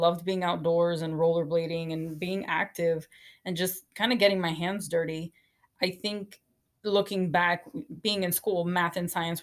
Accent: Miami, Florida, United States; I mean, I grew up in Miami, Florida. My parents split when I was young, so we did live between different homes, kind of moved around a lot from house to apartment and round and round, but always in the South Florida area.

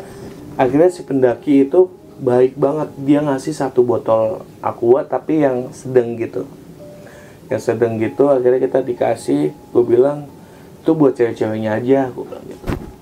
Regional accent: Yogyakarta, Special Region of Yogyakarta, Indonesia; ke kampung gue aja yuk di Jogja.

